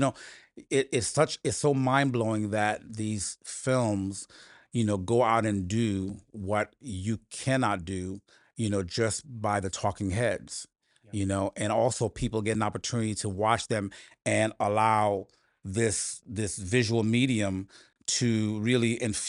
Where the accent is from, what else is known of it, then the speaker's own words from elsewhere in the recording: Port-au-Prince, Ouest, Haiti; now in United States; I am originally from Port-au-Prince, Haiti, which is this little country, you know, south of Florida, 600 miles, I believe.